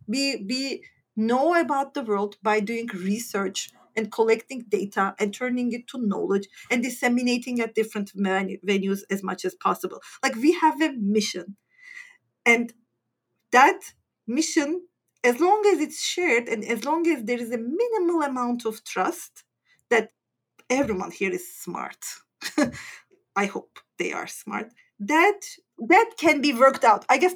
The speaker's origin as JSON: {"language": "English", "country": "Turkey", "second_language": "English", "said": "Like, I come from Turkey."}